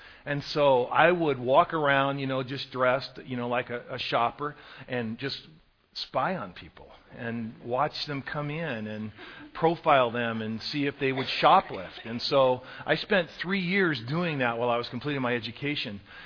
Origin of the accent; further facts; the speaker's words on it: Bay Area, California, United States; I grew up mostly in the Bay Area in California, and I was given a football scholarship to the University of Oregon